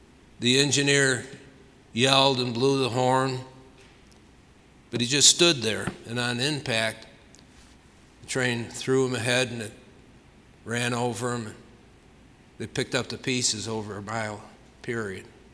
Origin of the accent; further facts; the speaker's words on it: Chicago, Illinois, United States; Again, I'm from Chicago. As a teenager, we'd go down there to the missions and work, so I'm very familiar with Skid Row.